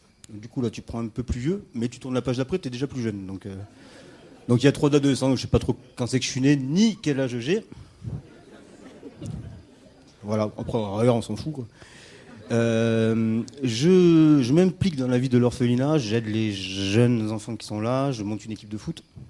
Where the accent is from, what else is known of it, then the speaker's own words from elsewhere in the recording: Bagmati, Nepal; now in France; Je viens du Népal. Alors, le Népal, ça se situe... En Asie centrale, entre l'Inde et la Chine. Et donc voilà, je suis né là-bas dans les années 70, dans les montagnes près de Katmandou